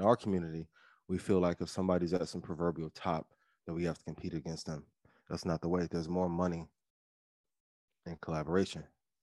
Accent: East Chicago, Indiana, United States; I'm from East Chicago, Indiana. Some of my family still in East Chicago, Indiana to this day.

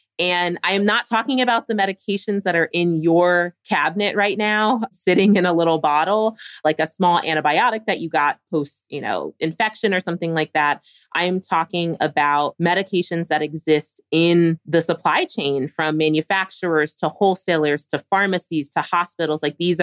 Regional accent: Philadelphia, Pennsylvania, United States; So I grew up in Philadelphia. I was good at math and science growing up.

